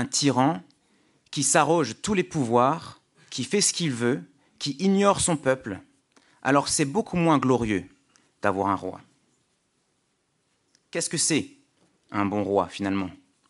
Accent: France; je dois dire qu'en tant que Français qui n'a plus de roi, j'ai trouvé ça touchant

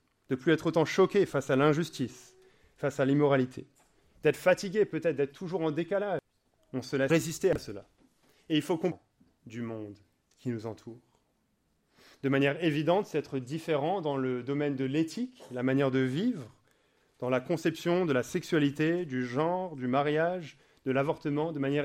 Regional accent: France; c'est en tant que Français que je vous dis ça

